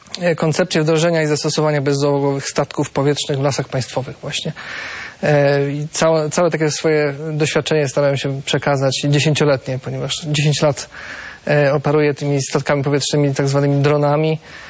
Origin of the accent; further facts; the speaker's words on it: Ostrołęka, Masovian Voivodeship, Poland; now in Warsaw, Poland; Pochodzę z Ostrołęki.